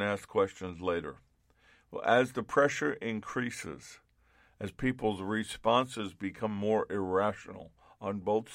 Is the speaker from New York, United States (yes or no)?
yes; New York, United States; I'm Italian. That's right. I'm an Italian from New York.